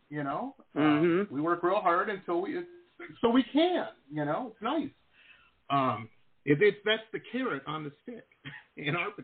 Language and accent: English; Detroit, Michigan, United States; I grew up in Metro Detroit, and so it was very obvious to me from a very young age that it was pumping out workers for the factory.